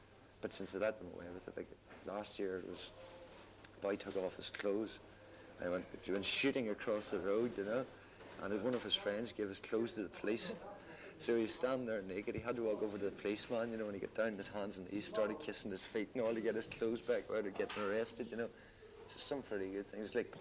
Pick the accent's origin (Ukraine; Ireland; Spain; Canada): Ireland; I'm from Ireland and I'm a full-time barman